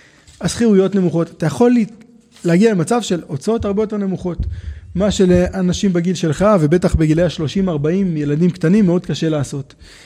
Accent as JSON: {"language": "Hebrew", "town": "Ein Tzurim", "region": "Southern District", "country": "Israel", "tie": "born or raised there", "lives_now": "Jerusalem, Israel", "said": "מעין צורים, קיבוץ ליד אשקלון."}